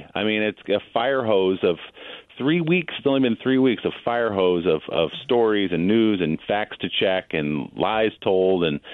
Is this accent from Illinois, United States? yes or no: yes; Chicago, Illinois, United States; because I come from Chicago and all my people do. We know snowstorms there.